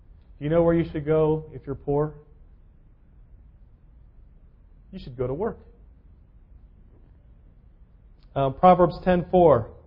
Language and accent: English; California, United States; I grew up in California.